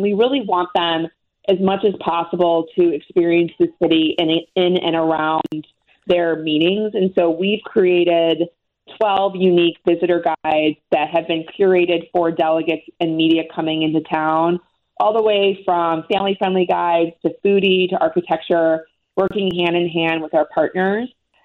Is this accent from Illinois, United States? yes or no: yes; Chicago, Illinois, United States; I'm from Chicago, and what I get to do is encourage people to come here on vacation, move here permanently, and also host conventions like the DNC.